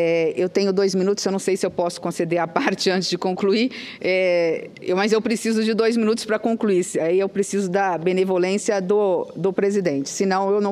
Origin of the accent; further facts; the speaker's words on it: Mato Grosso do Sul, Brazil; eu que venho da fronteira, eu que venho do estado de Mato Grosso do Sul